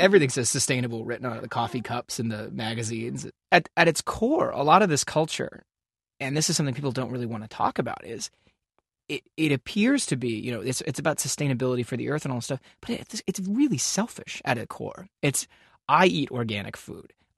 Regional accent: Toronto, Ontario, Canada; growing up in Toronto

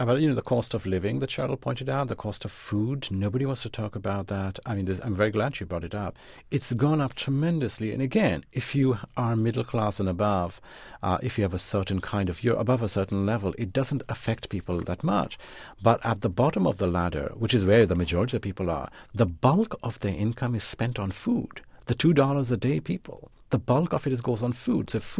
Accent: India; when I was growing up in India in my 20s

